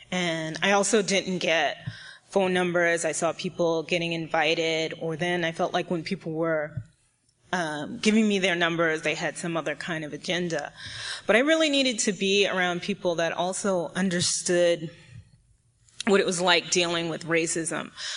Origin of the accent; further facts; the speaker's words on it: East Coast, United States; now in California, United States; because I'm from the East Coast, and when I moved to California, I'm really Black identified, and culturally it was so different for me being in California.